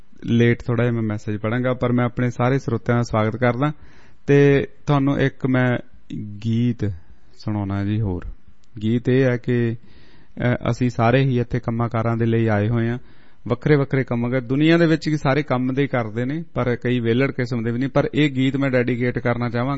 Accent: Punjab, India; now in Sydney, Australia; ਸੋ ਇਹ ਵੀ ਇਕ ਲੋਕ ਤੱਤ ਸਾਡੇ ਇਲਾਕੇ ਦੇ ਵਿਚ ਇਕ ਕਹਾਵਤ ਮੌਸਮ ਦੇ ਸਬੰਧ ਵਿਚ ਬਣੀ ਹੋਈ ਸੀ, ਸ਼ਾਇਦ ਮੈਨੂੰ ਲੱਗਦਾ ਸਾਰੇ ਪੰਜਾਬ ਦੇ ਵਿਚ ਹੀ ਹੋਊਗੀ, ਪਰ ਮੈਂ ਦੁਆਬੇ ਦੀ ਗੱਲ ਕਰਦਾ

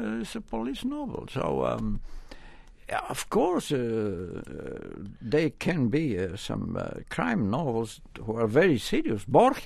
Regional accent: France; English is a second language; moved away as an adult; I came from France.

